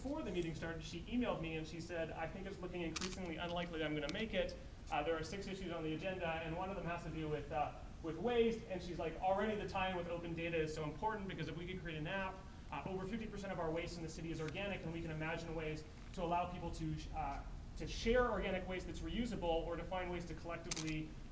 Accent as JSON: {"language": "English", "town": "Vancouver", "region": "British Columbia", "country": "Canada", "tie": "born or raised there", "said": "but I live in Vancouver and I grew up here in Vancouver as well."}